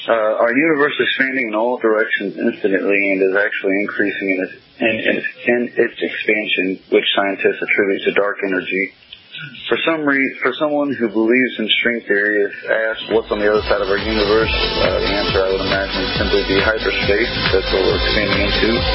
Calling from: Columbus, Illinois, United States; I'm calling from Columbus, Illinois.

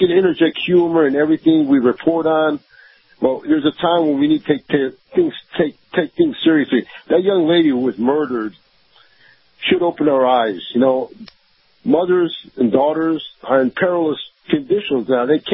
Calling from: Tampa, Florida, United States; Good morning, Kyle. … from Tampa.

